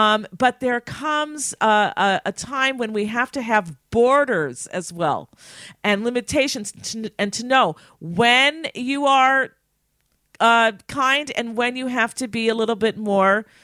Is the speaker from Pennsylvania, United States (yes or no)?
no; California, United States; Well, California, listen, I grew up in California. It's a beautiful, or at least when I grew up, there was a beautiful state.